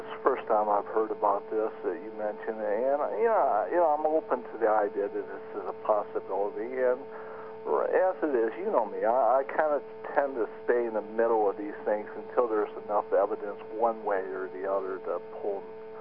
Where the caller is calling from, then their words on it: Phoenix, Arizona, United States; Hi, Kevin. … calling from Phoenix.